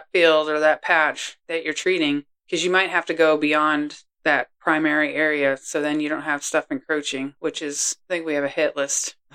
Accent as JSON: {"language": "English", "region": "Massachusetts", "country": "United States", "moved": "yes", "lives_now": "Georgia, United States", "said": "so for those of you that listen and don't know, I am originally from Massachusetts. Don't hold it against me. I'm in Georgia, and I've been here now for almost as long as I was up north."}